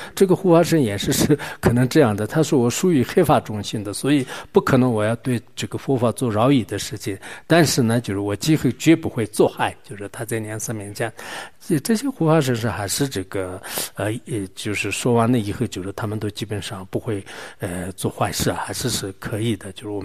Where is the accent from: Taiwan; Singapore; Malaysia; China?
China; Kham; 包括我们康区这边的话，那就是包括我的家乡的